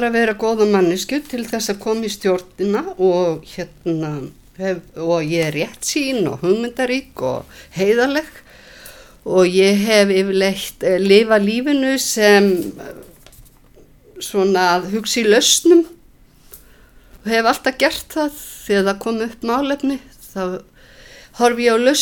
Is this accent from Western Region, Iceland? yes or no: no; Flateyri, Westfjords, Iceland; now in Reykjavík, Iceland; ég kem að vestan frá Flateyri og en búin að búa hérna í Reykjavík síðastliðin 25 ár